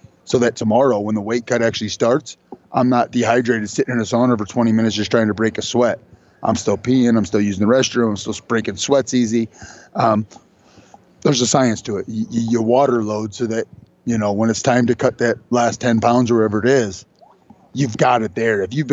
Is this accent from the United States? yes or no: yes; Toledo, Ohio, United States; Born and raised in Toledo, Ohio. So kind of Toledo is Detroit's little brother.